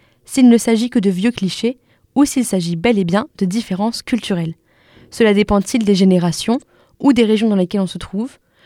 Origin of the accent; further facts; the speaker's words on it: France; also born or lived in Germany; J'ai grandi en France, mais j'ai aussi vécu 2 ans en Allemagne.